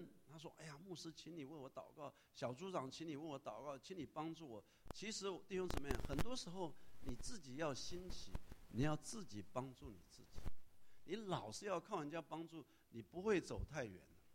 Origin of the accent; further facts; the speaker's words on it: Taiwan; 我师母是从小在美国长大，我从小在台湾长大，所以差距很大。